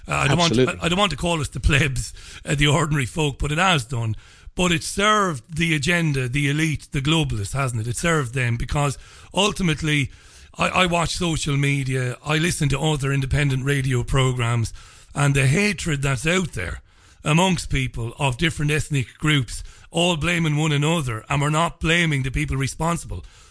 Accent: Ireland; I'm an immigrant. I'm from the Republic of Ireland. I'm an immigrant in this country.

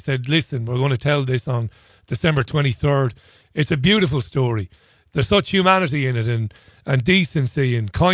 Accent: Ireland; I know he grew up in London, but He's as Irish as the Irish themselves. He's loved in my country because he's a stone cold genius.

